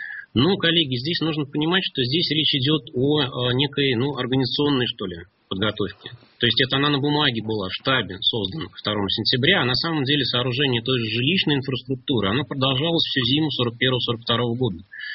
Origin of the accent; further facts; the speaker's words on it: Zarechny, Russia; вот одно из них располагалось на месте моего родного города Заречного